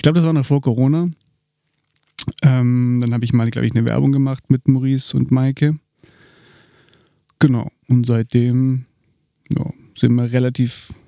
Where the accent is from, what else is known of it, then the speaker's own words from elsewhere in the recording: Stuttgart, Baden-Württemberg, Germany; now in Munich, Germany; Ein waschechter Schwabe aus Stuttgart.